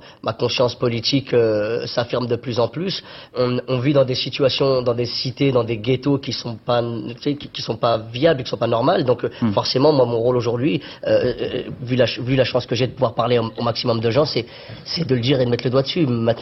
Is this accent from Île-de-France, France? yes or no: yes; Trappes, Île-de-France, France; je viens de Trappe, une banlieue assez chaude